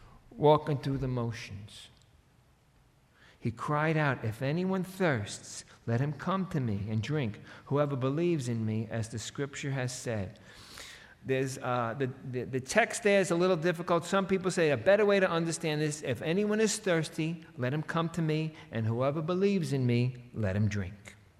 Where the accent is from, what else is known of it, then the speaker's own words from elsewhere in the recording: New York, United States; accent: New York; I know my New York accent, that makes it sound funny, right?